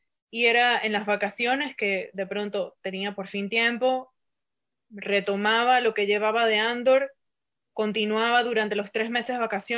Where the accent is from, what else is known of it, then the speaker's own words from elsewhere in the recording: Venezuela; moved away as an adult; also born or lived in Atlanta / Miami / New York; now in United States; yo me fui de Venezuela, empecé a vivir en Atlanta primero, en Georgia, en las afueras de Atlanta, mejor dicho, en una zona más bien rural. Después, entonces, me fui para Miami, después a Nueva York.